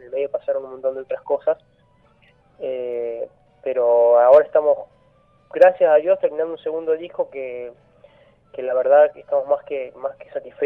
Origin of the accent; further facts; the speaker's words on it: Las Heras, Argentina; now in La Plata, Argentina; nacimos en Las Heras los tres, nos criamos ahí, nos conocimos, en ese momento la localidad era mucho más chica de lo que es ahora.